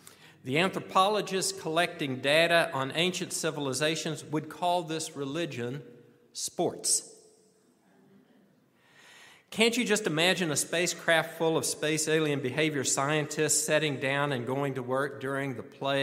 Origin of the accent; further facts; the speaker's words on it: Texas, United States; I guess that's the penalty for growing up in the Lone Star State instead of the Hoosier State.